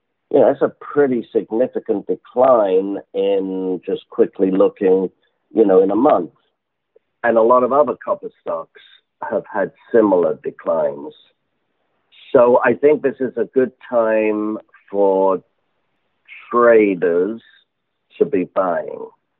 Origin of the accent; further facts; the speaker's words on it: England, United Kingdom; Notice as an Englishman, I separate Britain from Europe.